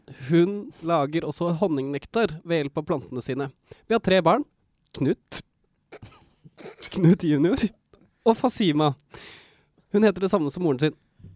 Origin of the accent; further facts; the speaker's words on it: Bærum, Akershus, Norway; Så du tror at fordi jeg er fra Bærum, så lærer jeg å snakke om penger?